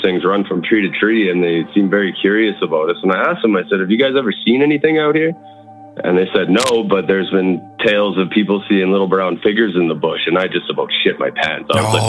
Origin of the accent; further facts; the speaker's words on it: Manitoba, Canada; I'm from Manitoba.